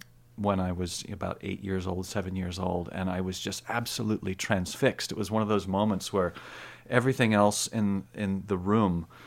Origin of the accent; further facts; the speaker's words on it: Maryland, United States; also born or lived in Nova Scotia, Canada; And I was born in Nova Scotia, but I lived in Maryland when my parents moved there.